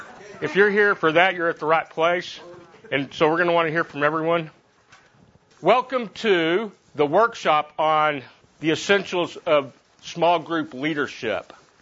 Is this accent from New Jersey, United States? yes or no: no; Amarillo, Texas, United States; now in Dallas, United States; I hail originally from Amarillo, but live in Dallas now and have been for the last 28 years or so.